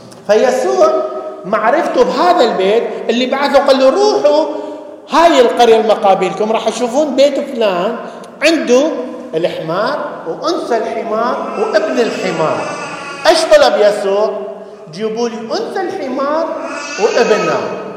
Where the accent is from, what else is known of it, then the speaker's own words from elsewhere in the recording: Iraq; وإحنا ما شاء الله بلدنا العراق، فخرنا العراق